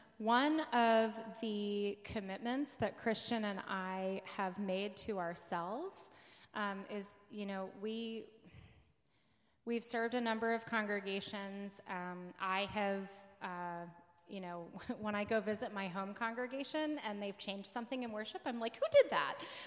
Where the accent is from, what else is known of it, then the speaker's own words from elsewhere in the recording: Maryland, United States; I am a very East Coaster person. I'm from Maryland.